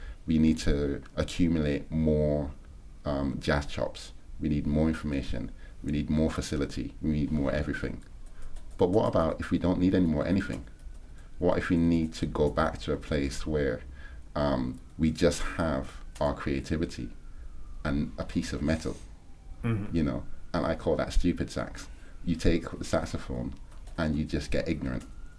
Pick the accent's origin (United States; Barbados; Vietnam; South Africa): Barbados; And I grew up in Barbados